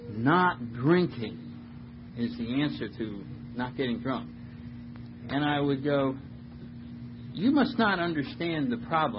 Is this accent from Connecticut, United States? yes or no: yes; Connecticut, United States; I come from Connecticut, little town right outside of New Haven is my little hometown. Brought up in the New England tradition of never admitting that you have a problem